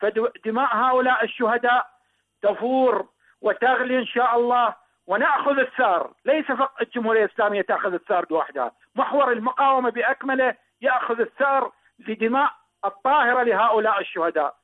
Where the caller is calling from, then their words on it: Iraq; من العراق، شكرا جزيلا لكم وللمستمعين الأفاضل